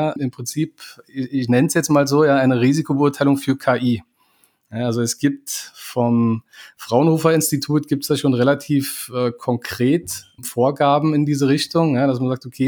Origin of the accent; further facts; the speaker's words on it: Berlin, Germany; moved away as an adult; also born or lived in Bavaria; now in Vienna, Austria; Ich bin gebürtig aus Bayern, bin aufgewachsen in Berlin, bin jetzt seit mittlerweile über 16 Jahren in Wien zu Hause.